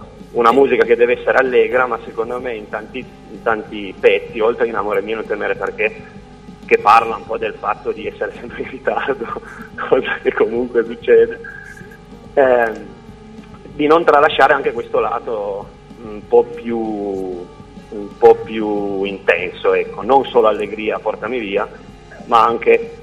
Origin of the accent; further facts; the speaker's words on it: Piedmont, Italy; Noi siamo del Basso Piemonte, precisamente vicino a Mondovì.